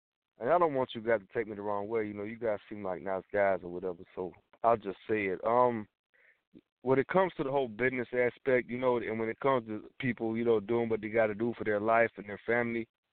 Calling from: Georgia, United States; calling from Georgia.

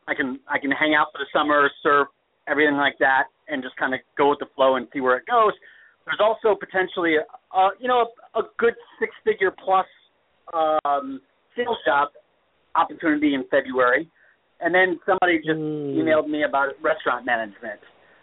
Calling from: California, United States; I'm calling from California

